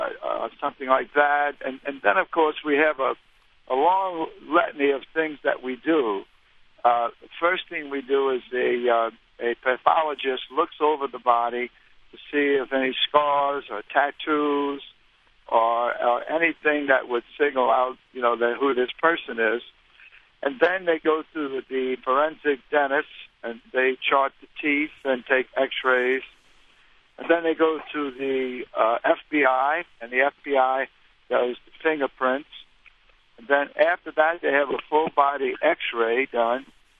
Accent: New Orleans, Louisiana, United States; because I'm born and bred in the Ninth Ward, and I plan to live there forever.

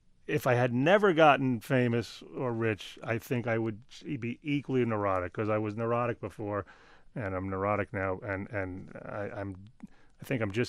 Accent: New York, United States; I mean, I came from New York and moved here to do the show.

